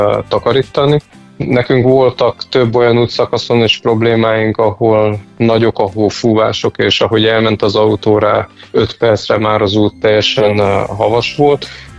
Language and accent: Hungarian; Odorheiu Secuiesc, Harghita, Romania; én székelyudvarhelyi vagyok